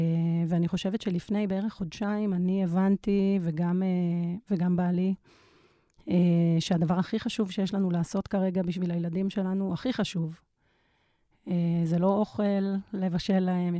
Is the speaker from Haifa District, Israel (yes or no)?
no; Tel Aviv, Tel Aviv District, Israel; אני גם מתל אביב.